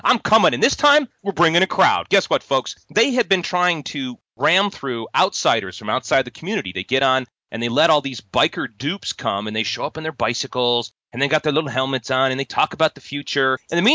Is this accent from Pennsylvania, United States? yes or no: no; Chicago, Illinois, United States; Here, I'm from Chicago, and I used to go, and there's a city called Crestwood. I was familiar with it. I grew up on the south side of Chicago.